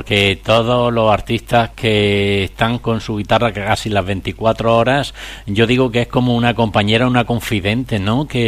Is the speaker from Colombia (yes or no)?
no; Andalusia, Spain; yo es que el inglés no lo tengo muy acérrimo, y encima soy andaluz